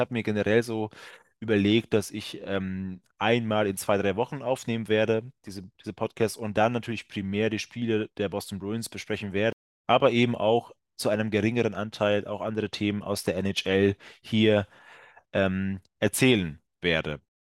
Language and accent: German; Dunaújváros, Fejér, Hungary; German is a second language; in meiner Heimatstadt in Ungarn, ich komme ja gebürtig aus Ungarn, das sei auch nochmal gesagt, in meiner Heimatstadt war ja die beste ungarische Mannschaft zu der Zeit, Ende der 90er, Anfang der 2000er, Dunafer aus Dunaújváros